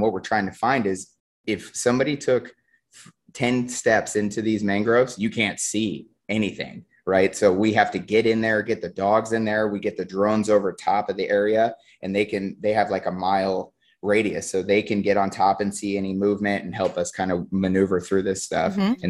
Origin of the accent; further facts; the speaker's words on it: Colorado, United States; people from, like, we're from Colorado.